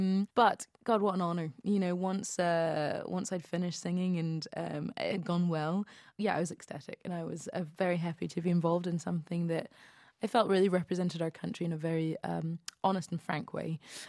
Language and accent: English; Scotland, United Kingdom; growing up in Scotland as well, being kind of the only mixed race family in this very small village